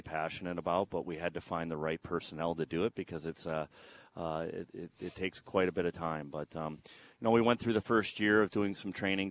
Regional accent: Chicago, Illinois, United States; now in Falls Church, United States; You know what? I'm from the Chicagoland area and go back there. I now own a house here in Falls Church that I really like.

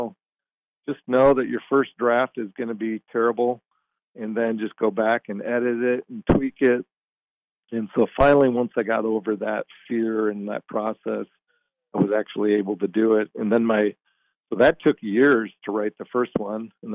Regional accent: Michigan, United States; And so, yeah, I grew up in Michigan And my dad was a big outdoorsman.

